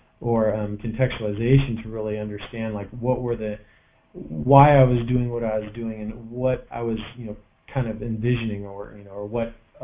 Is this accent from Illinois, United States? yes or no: no; California, United States; Well, you know, I grew up in the Orange County and Los Angeles punk rock scene, you know